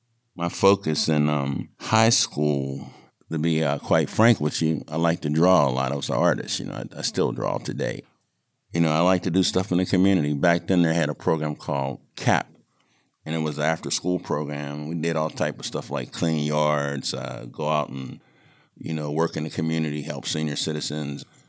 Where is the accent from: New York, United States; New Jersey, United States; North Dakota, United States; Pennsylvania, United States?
Pennsylvania, United States; Homewood; I grew up in Homewood, living back and forth through Wilkinsburg.